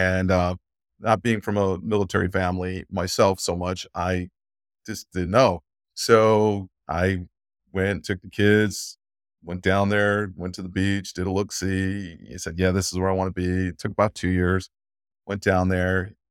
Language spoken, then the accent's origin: English; Tennessee, United States; So I love the mountains. We're from Tennessee. I love the mountains. We, the Smokies, we got the Appalachians. But, everyone from Tennessee, once a year, we go to the beach.